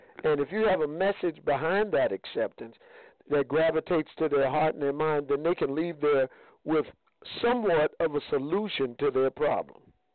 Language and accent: English; New York, United States; I grew up in the church. I grew up in Church of God in Christ in New York